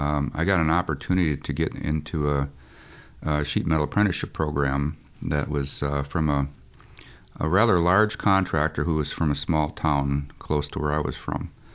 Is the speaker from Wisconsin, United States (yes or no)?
yes; Wisconsin, United States; I tell you, I'm originally from Wisconsin, and I graduated from high school in 1970.